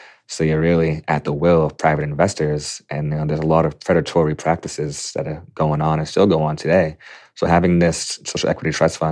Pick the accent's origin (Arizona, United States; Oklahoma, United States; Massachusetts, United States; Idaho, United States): Massachusetts, United States; Quincy; Back in 2011, I was a 17-year-old senior at Quincy High in Quincy, Massachusetts, my hometown.